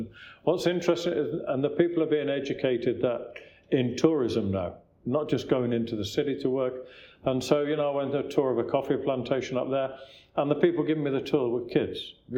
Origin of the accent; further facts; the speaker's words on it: England, United Kingdom; there's a large Asian community where I grew up in England